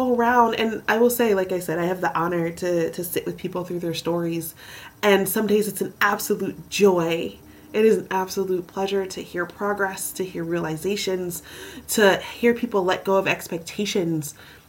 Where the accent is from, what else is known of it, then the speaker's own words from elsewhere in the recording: the South, United States; So one, being a Southerner, as you are as well, and I'm also a Black person, right?